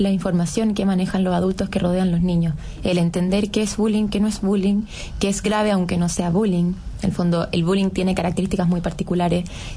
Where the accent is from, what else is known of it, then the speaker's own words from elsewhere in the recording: Chile; nosotros estamos súper acostumbrados como sociedad chilena a la talla palo